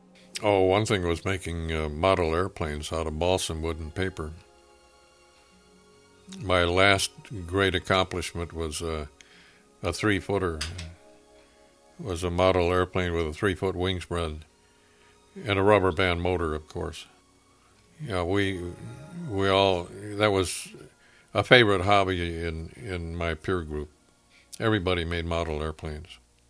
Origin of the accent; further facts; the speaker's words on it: Chicago, Illinois, United States; born there; I was born in Chicago, near Lincoln and Palina, 1925, October 21st.